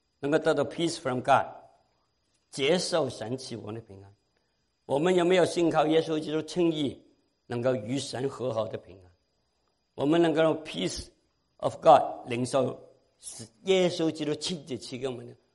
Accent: China; 我们中国人要去船头怕贼，船尾怕鬼

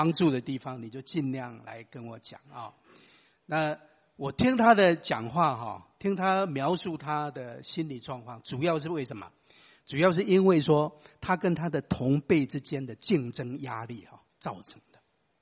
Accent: China; 我们中国人有一句俗话啊，叫做家家有本难念的经

